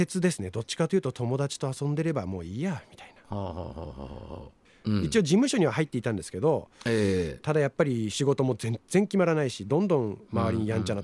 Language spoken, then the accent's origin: Japanese; Higashimurayama, Tokyo, Japan; 地元ではやっぱりその東村山というところなんですけど、